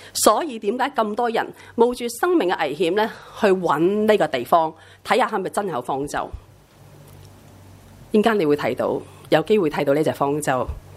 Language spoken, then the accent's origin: Chinese; Hong Kong; 我们香港人好多挺轰动，香港原来这么小呢